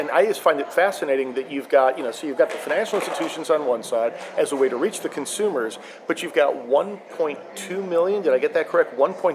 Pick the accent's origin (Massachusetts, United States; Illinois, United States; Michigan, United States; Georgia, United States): Georgia, United States; Atlanta; I'm familiar with a small startup that's going after a similar market space here in my hometown of Atlanta called Soft Giving.